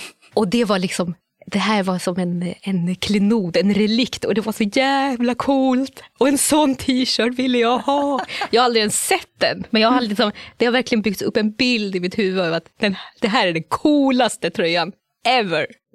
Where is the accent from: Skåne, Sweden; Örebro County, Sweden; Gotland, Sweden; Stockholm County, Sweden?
Gotland, Sweden; accent: Gotlandic; jag är uppvuxen på landsbygden på Gotland. Jag kan prata gotländska, men jag gör det bara om jag pratar med någon annan som pratar gotländska.